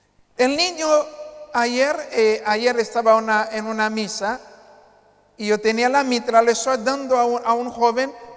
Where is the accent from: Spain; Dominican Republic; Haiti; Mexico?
Haiti; Ustedes saben que soy de Haití, ¿verdad?